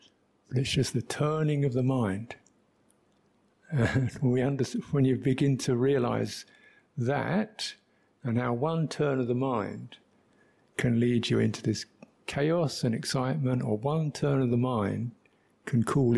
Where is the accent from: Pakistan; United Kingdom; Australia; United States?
United Kingdom; London; Where I was brought up in London, triple gem was diamond ring, maybe.